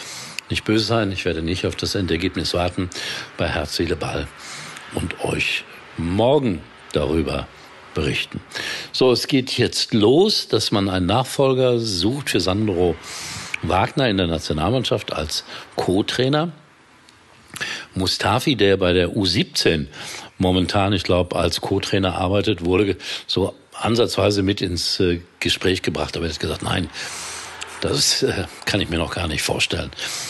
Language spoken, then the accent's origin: German; Gelsenkirchen, North Rhine-Westphalia, Germany; Und sie hat über meine Heimatstadt berichtet, Gelsenkirchen, schonungslos.